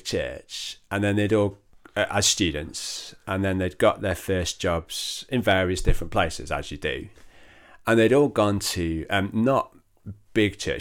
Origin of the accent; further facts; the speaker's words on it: Manchester, North West England, United Kingdom; I grew up in South Manchester, you know, that within Church of England terms, there's kind of known to be this little Bible Belt, which is really North Cheshire.